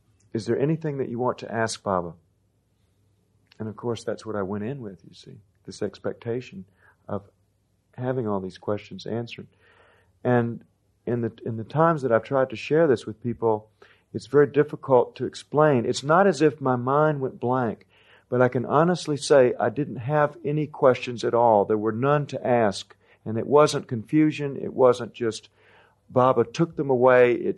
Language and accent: English; Durham, North Carolina, United States; because my dad was from Durham and Rose Bowl, as I said, and I grew up around Duke, and Duke had an engineering school